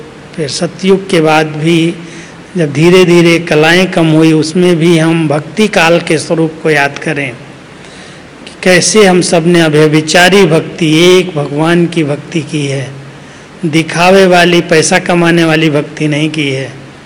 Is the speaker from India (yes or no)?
yes; Uttar Pradesh, India; मेरा भी परिचय जब दिया कि मैं भी यूपी से हूँ